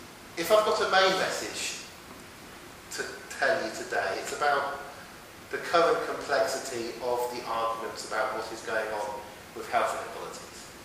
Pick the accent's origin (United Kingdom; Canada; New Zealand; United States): United Kingdom; Oxford, South East England; where I grew up in Oxford was the centre.